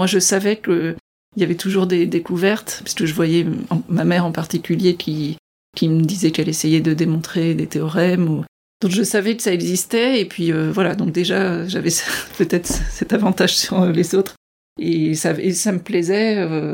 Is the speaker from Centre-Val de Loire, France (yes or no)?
yes; Orléans, Centre-Val de Loire, France; moved away as an adult; j'ai grandi à Orléans, dans la banlieue d'Orléans, où je suis restée jusqu'au bac.